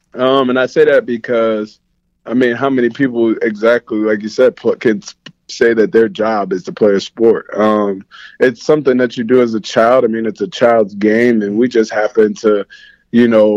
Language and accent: English; New Jersey, United States; I'm a guy from New Jersey. I'll never downplay